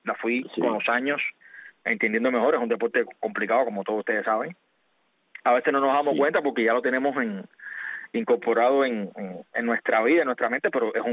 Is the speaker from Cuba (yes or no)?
yes; Havana, Cuba; Nací en La Habana, o sea, en Ciudad de La Habana. Me crié en el Sevillano y La Víbora.